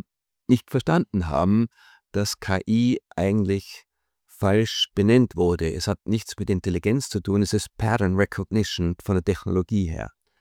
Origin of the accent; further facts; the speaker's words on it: Austria; moved away as an adult; now in United States; Also ich bin 1986 von Österreich ausgewandert ins Silicon Valley, weil ich ein Doktorat habe, Dissertation in Computer Science.